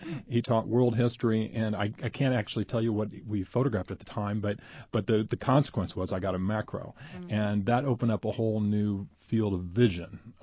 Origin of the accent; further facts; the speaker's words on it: Indianapolis, Indiana, United States; I grew up here in Indianapolis, and I feel like I've been an explorer since I was a boy